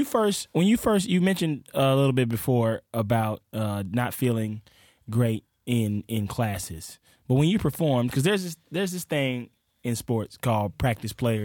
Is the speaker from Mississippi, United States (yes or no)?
yes; Mississippi, United States; No. I'm from Mississippi.